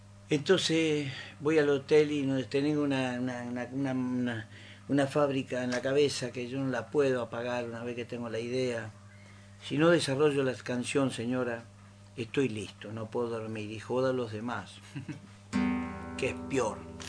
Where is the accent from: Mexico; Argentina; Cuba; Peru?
Argentina; Santo Tomé, Santa Fe; Yo, en realidad, nací en Santa Fe, en ese barrio. Pero mi papá se hizo su casita en Santo Tomé cuando era un pueblito, y así que me crié